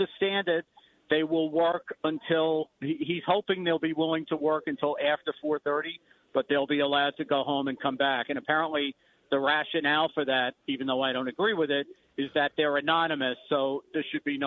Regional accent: Bronx, New York, United States; You know, I grew up in the Bronx, Brian

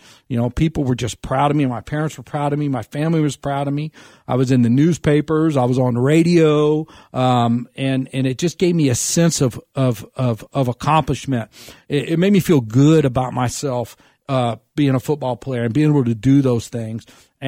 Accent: Dallas, Texas, United States; And I was just a happy kid growing up in Dallas, Texas.

